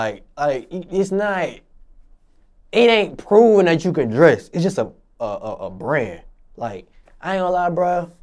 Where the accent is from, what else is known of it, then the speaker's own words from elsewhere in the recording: Augusta, Georgia, United States; I'm from Forest Brook Apartments. You know that's where the apartments at, you know what I'm saying? That will raise me. That's what made me the man I am today. You know, if you know you're from Augusta, you know, got Forest Brook right there